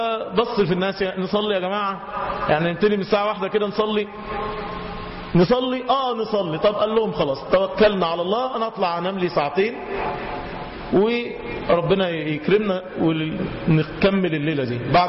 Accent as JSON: {"language": "Arabic", "town": "Cairo", "region": "Cairo Governorate", "country": "Egypt", "said": "ورحت أصلي في مسجد في مدينة مصر عندنا في القاهرة"}